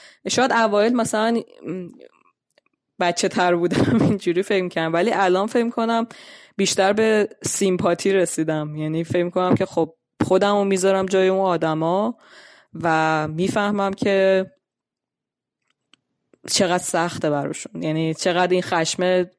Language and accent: Persian; Iran; moved away as an adult; الان که از ایران اومدم اینجا و حجاب دارم، به وضوح من به عنوان یه خانوم مسلمان